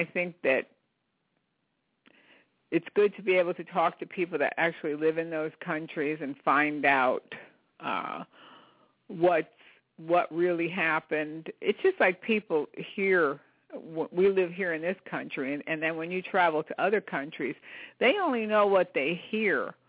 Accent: United States; I'm glad I grew up in America.

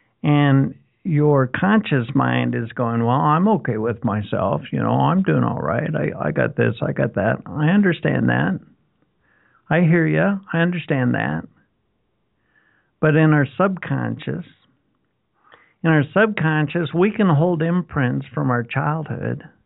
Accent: Utah, United States; I was raised in Utah in a Mormon household

